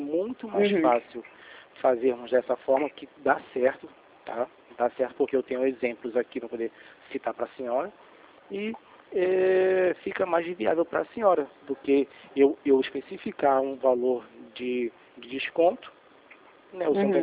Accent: Rio de Janeiro, Brazil; eu sou aqui do centro do Rio.

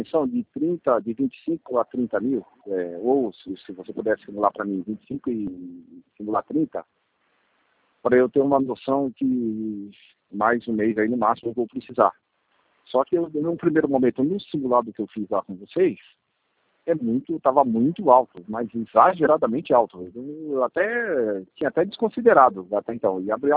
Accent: Ponte Nova, Minas Gerais, Brazil; na Ponte Nova, né?

